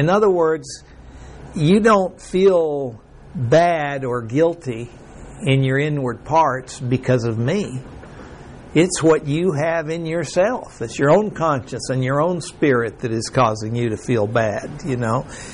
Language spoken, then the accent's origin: English; Mexico; I remember, because I grew up in Mexico, and we had sugar cane, and we had a mill.